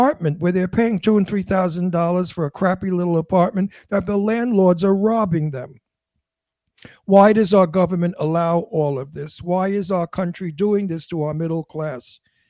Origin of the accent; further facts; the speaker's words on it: United States; Like I always say, I'm an American. And I want what's best for my country.